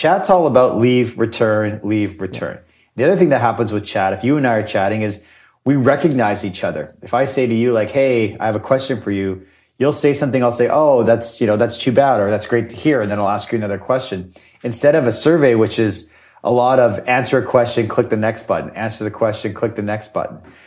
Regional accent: Winnipeg, Manitoba, Canada; And just so you know, I am from Winnipeg and I do like cats.

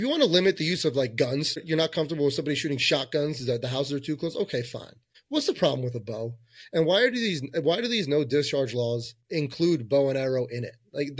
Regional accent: New Jersey, United States; moved away as an adult; also born or lived in New Hampshire; For me, it was I'm from Jersey. I'm from Bergen County. I went to college here in Pennsylvania, and then I moved to New Hampshire out of college.

